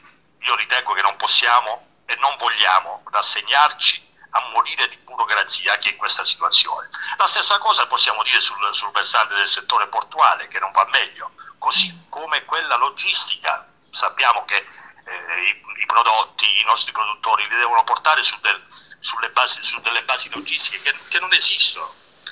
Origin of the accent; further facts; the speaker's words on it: Basilicata, Italy; io che sono lucano